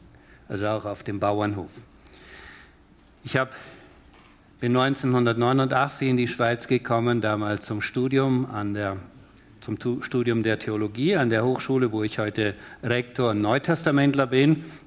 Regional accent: Chaco, Paraguay; now in Switzerland; Aufgewachsen sehr weit weg von hier, im Busch vom Chaco Paraguays in Südamerika, hinter den Kühen und auf dem Baumwollfeld.

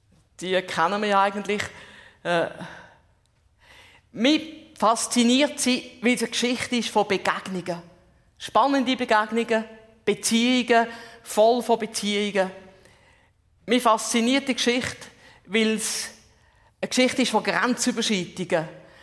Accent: Zurich, Switzerland; accent: Swiss German mix; Vorher aufgewachsen bin ich am Zürichsee. Darum irgendwie eine Mischung von einem Schweizerdeutsch.

